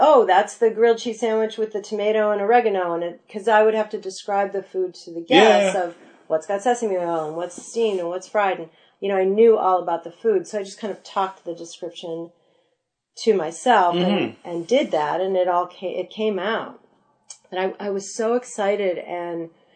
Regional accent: Chicago, Illinois, United States

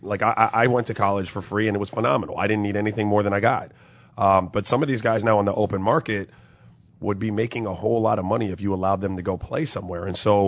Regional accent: St. Croix, U.S. Virgin Islands; also born or lived in Miami, United States; I grew up in tropical weather, man. I grew up in St. Croix in Miami.

